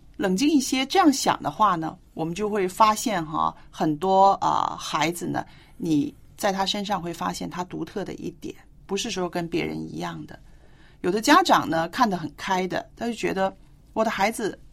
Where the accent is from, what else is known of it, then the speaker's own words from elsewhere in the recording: China; 我们中国人常常说这个